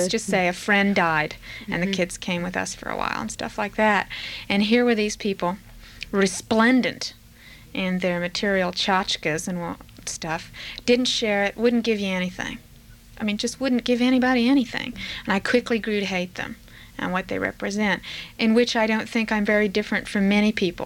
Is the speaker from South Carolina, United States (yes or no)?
no; York, Pennsylvania, United States; I grew up the first 10 years of my life in York and Hanover, Pennsylvania, 12 miles north of the Mason-Dixon line, to my eternal embarrassment. I mean, of all places to be born, couldn't my mother have gotten her ass on the other side of that line?